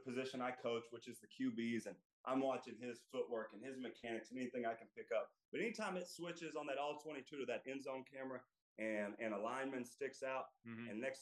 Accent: Texas, United States; And at the time I grew up in West Texas, and my claim to fame, man, getting to be at that game where they upset UT

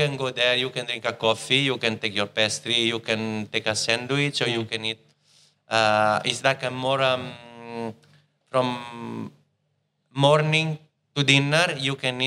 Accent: Rome, Lazio, Italy; born there; English is a second language; also born or lived in Senigallia; I moved city from, I was born in Rome.

